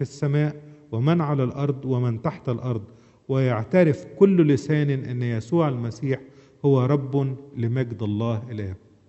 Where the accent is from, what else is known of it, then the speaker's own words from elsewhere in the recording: Asyut, Asyut Governorate, Egypt; من عندنا في أسيوط